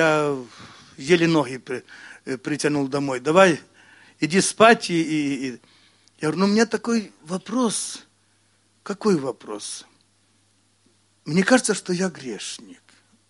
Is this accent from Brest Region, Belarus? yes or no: yes; Brest Region, Belarus; я вырос в деревушке на Брещине небольшой, там много было верующих.